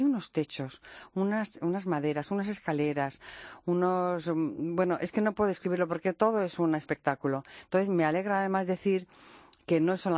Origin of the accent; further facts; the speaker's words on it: Madrid, Community of Madrid, Spain; Nos hace falta tener ahora orgullo como españoles, como ciudadanos de Madrid